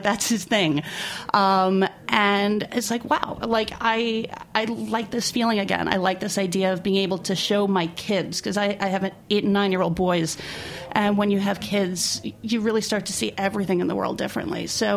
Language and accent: English; New York City, New York, United States; You know, I grew up in New York City, and I think everyone's talked enough about how New York City has changed